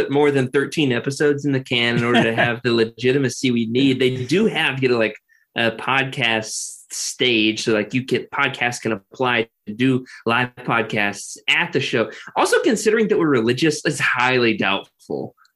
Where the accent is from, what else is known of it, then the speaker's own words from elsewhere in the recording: Arkansas, United States; I'm your host from Arkansas